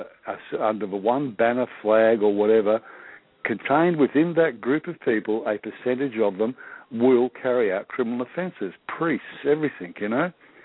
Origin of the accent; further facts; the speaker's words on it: Australia; because I'm an Aussie, I'm not American